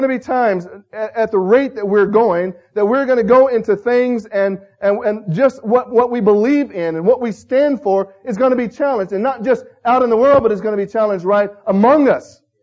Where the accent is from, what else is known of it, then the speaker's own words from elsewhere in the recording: Oklahoma, United States; now in Texas, United States; I'm from Oklahoma, but I live in Texas.